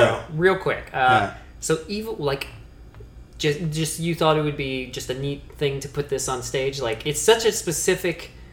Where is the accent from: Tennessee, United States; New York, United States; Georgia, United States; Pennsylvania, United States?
Tennessee, United States; Yes, I'm from Tennessee.